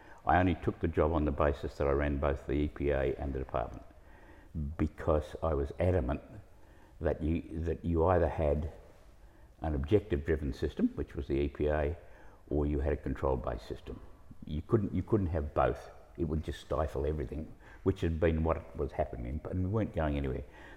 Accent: Fremantle, Western Australia, Australia; I like most kids growing up in Fremantle, I was going to be a champion something or other.

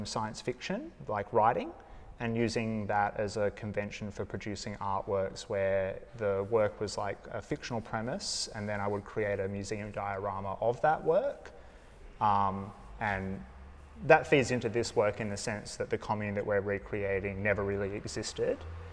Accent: Margaret River, Western Australia, Australia; this sort of like can-do ad hoc aesthetic that was present in a lot of the houses that I grew up around down in Margaret River.

